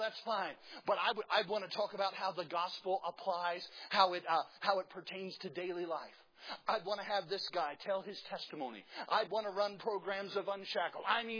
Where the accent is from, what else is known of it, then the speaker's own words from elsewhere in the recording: South Carolina, United States; now in Mississippi, United States; I grew up in South Carolina. I live in Mississippi now, but I grew up in South Carolina.